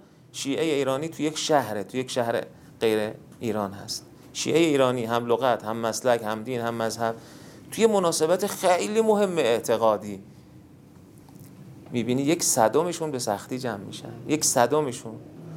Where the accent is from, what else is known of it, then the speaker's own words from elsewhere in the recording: Kuwait; also born or lived in Karbala, Iraq; گفتمش نه، من اهل کویت هستم. گفت که از کجا هستی اصالتاً، تولدت مال کجاست؟ یه نگاهی بهش کردم، گفتم من اهل شهری هستم که فرزند همین آقایی که تو توصیفش کردی اونجا مدفونه.